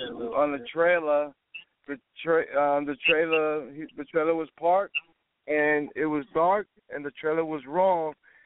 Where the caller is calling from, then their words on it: Florida, United States; I'm calling from Florida. From Florida.